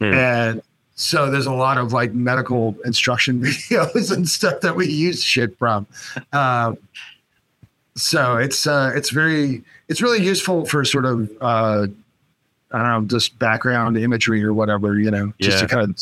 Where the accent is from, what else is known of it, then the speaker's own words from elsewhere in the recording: California, United States; the main thing I always knew about … growing up in the Bay Area